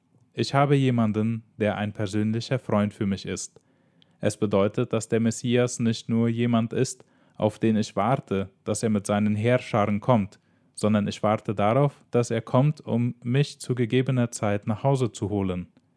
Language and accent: German; England, United Kingdom; In England, wo ich herkomme, und auch in Kanada, dauert es ein paar Tage länger.